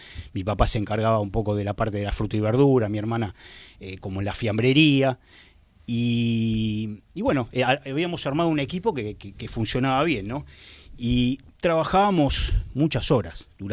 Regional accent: Buenos Aires, Argentina; A los 3 o 4 años nos mudamos a Villaluro.

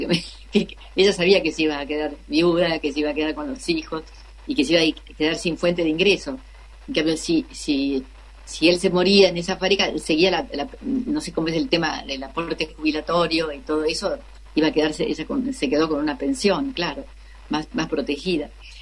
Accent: Corning, New York, United States; born there; yo nací ahí, en Estados Unidos, en Corning, porque papá estaba trabajando ahí, estuvo un año en una pasantía

